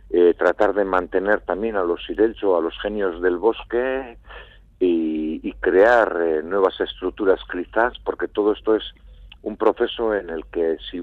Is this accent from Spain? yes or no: yes; Mundaka, Basque Country, Spain; como soy de Mundaka, me gusta mucho mirarlo dejando a mi espalda Mundaka